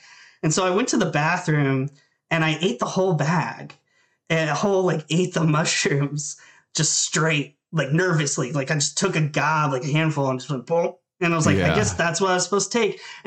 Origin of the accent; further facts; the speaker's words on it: Thurmont, Maryland, United States; I wanted to get out of my hometown and like the opioid crisis was exploding. So like anybody that like did like any kind of drug kind of led to doing cotton shit. And so I was like, I'm not getting involved with any of this. I want to get the fuck out of, you know, Thurmont, Maryland.